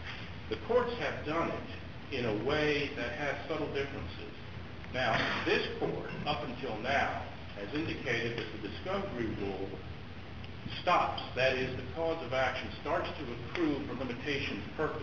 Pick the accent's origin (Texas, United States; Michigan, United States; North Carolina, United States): Texas, United States; Houston; Good morning. … from Houston.